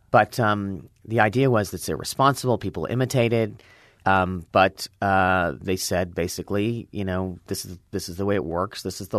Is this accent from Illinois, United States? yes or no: no; Los Angeles, California, United States; born or raised there